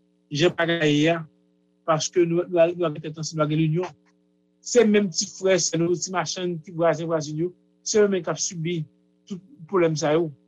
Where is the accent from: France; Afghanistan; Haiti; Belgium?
Haiti; Est-ce que c'est la musique haïtienne qui a fait honneur nous en tant qu'haïtien?